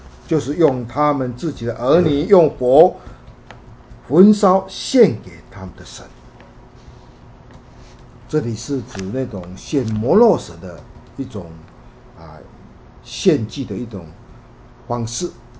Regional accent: China; 尤其是我们中国人，我们中国人的风俗很多，像我们说的端午节啦

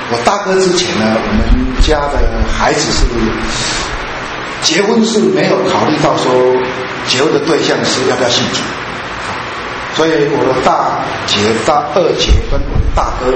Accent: Taiwan; 以前我高中是在彰化，彰化到我家不过是一个小时的车程，所以每一个礼拜回去，那还没有什么。但是第一次离家到台北去居住，

